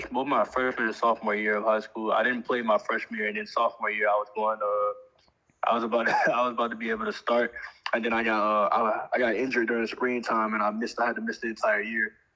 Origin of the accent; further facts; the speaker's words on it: Miami, Florida, United States; just because I'm from Miami. I'm from down there, so you know I've been on campus a couple times.